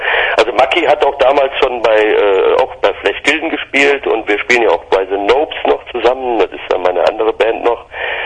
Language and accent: German; Cologne, North Rhine-Westphalia, Germany; Bei mir kommt das zum Beispiel hoch, wenn ich manchmal bayerisch höre. Das ist halt so, als Kölner.